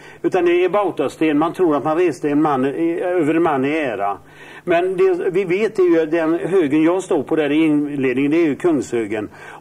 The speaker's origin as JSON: {"language": "Swedish", "region": "Västra Götaland County", "country": "Sweden", "said": "Vi ska väl inte skämmas för att vi är från Västgöta."}